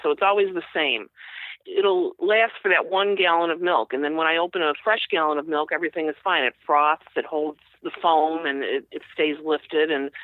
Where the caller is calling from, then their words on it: Norridge, Illinois, United States; Norridge, Illinois, Chicago.